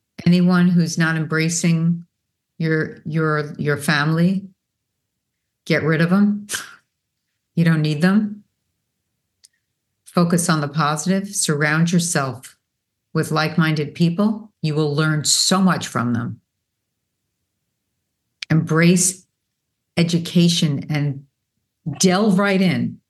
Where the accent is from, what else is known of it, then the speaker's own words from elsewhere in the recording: New York, United States; I was born and raised in New York, so I have about as much patience as like, I don't have patience.